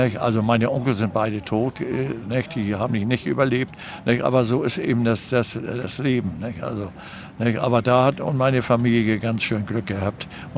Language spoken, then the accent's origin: German; Hamburg, Germany; Und ich bin waschechter Hamburger in der dritten Generation.